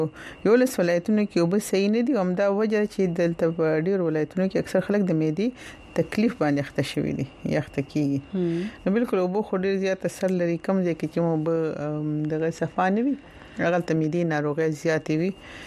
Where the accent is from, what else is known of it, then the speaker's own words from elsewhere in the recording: Swat, Khyber Pakhtunkhwa, Pakistan; د سوات نه یم